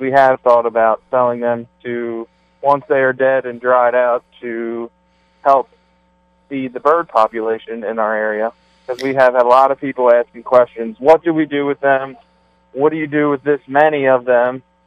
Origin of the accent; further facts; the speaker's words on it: Woodbine, Maryland, United States; from Woodbine, Maryland.